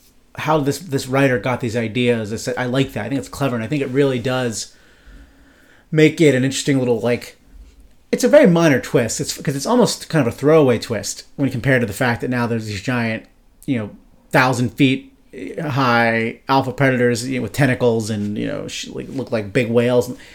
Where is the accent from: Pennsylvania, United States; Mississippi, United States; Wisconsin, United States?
Pennsylvania, United States; Pittsburgh; I'm from Pittsburgh.